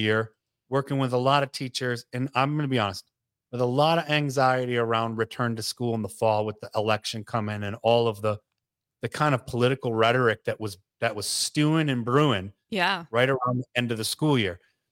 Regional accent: Midwest, United States; moved away as an adult; I'm a former Midwesterner.

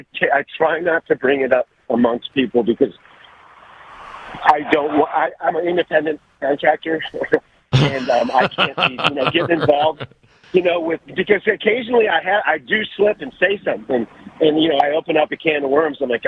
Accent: Detroit, Michigan, United States; But yeah, I'm from Detroit, but I've lived down here for 30 years.

